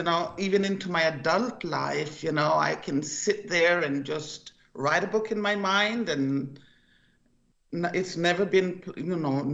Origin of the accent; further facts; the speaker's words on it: Costa Rica; moved away as an adult; also born or lived in Virginia / Alaska; Yes, I was born and raised in Costa Rica. After I finished my studies in Costa Rica, at the age of 18, I traveled to Virginia, where I started my nursing school, ending up in Alaska for over 40 years.